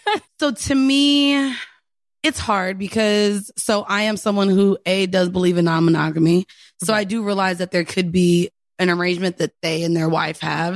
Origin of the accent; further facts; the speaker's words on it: Orlando, Florida, United States; Yes. I'm Jamaican and white.